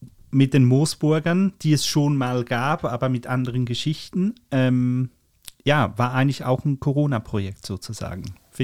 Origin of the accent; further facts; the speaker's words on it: Zurich, Switzerland; Das ist sogar für mich als Zürcher ist das schwierig.